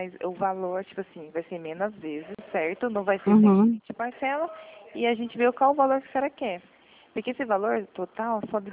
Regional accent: Americana, São Paulo, Brazil; Eu sou aqui de Americana.

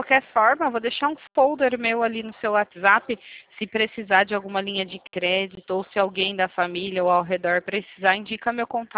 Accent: Itatiba, São Paulo, Brazil; Não, eu sou aqui de Itatiba.

